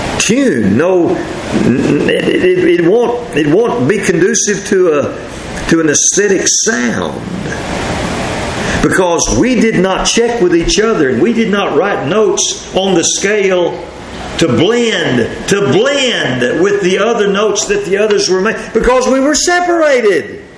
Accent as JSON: {"language": "English", "region": "Texas", "country": "United States", "said": "I'm an American and a Texan."}